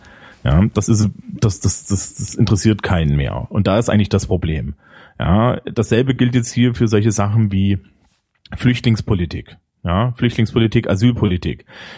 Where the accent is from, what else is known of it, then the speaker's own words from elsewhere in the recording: Germany; ich bin Deutscher und logistische Probleme löse ich ordentlich.